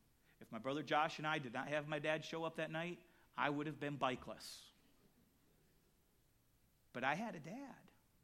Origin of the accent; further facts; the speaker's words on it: Los Angeles, California, United States; because we grew up in Los Angeles. The Los Angeles River was just a big cement thing